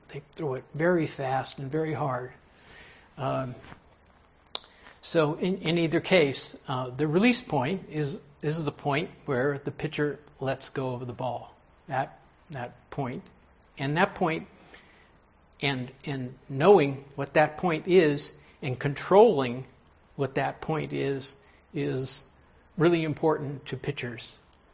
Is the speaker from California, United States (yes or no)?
yes; California, United States; And I was also a San Francisco Giants fan. I grew up in the Bay Area.